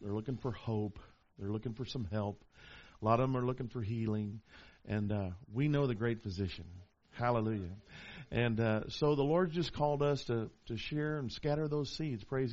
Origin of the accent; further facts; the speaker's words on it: Dallas, Texas, United States; I'm a Texas boy. I was born in Baylor Hospital over in Dallas at 4:54 in the morning, way back in the early 60s.